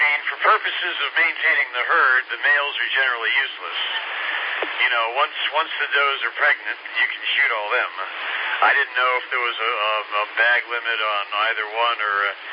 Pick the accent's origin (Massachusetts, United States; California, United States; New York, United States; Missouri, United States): New York, United States; Well, you know, before this, I'm from New York, so whatever South Carolina says is probably pretty liberal compared to up north.